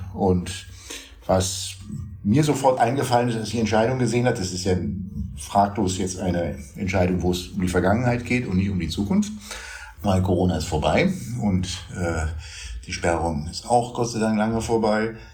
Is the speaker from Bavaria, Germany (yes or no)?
no; Berlin, Germany; jetzt muss ich mal wieder kurz den Berliner raushängen lassen, der mir als Berliner eher ein bisschen sehr fremd ist.